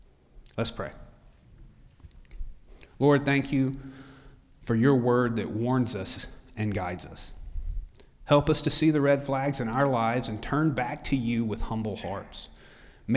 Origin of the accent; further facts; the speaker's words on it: Mississippi, United States; born there; But I can tell you that I was born in the Delta, I've lived all over the place, and that Oxford is different than anywhere else I've ever lived.